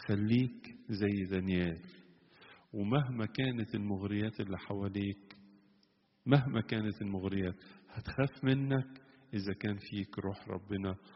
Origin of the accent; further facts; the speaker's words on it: Egypt; يعني مثلا عندنا في مصر اليومين دول النهاردة منتشر خالص،